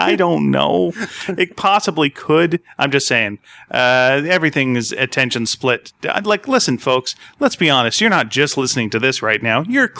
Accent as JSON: {"language": "English", "town": "North Delta", "region": "British Columbia", "country": "Canada", "tie": "born or raised there", "said": "So Dave and I grew up in North Delta, which if you haven't been there, good for you. It's a place where you can grow up and you can have a good time or you can have a bad time."}